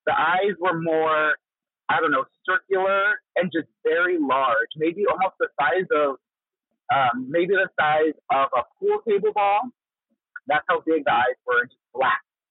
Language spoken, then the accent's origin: English; California, United States; Yes, I'm from Southern California.